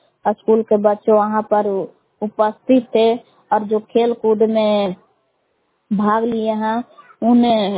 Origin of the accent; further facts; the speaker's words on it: Bihar, India; ग्राम बिलान जिला कैमूर भभुआ की निवासी हूँ।